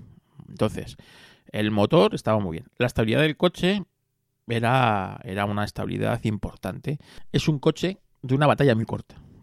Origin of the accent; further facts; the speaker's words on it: Villaviciosa de Odón, Community of Madrid, Spain; Borja es de mi pueblo, ojo con los de Villaviciosa, de Odón, ojito.